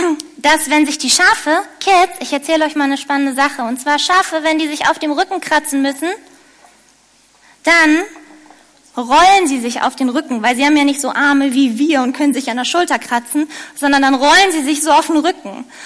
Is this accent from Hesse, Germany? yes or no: no; Lower Saxony, Germany; Bei uns in der Heide, wo ich herkomme, da gibt es nämlich Wölfe.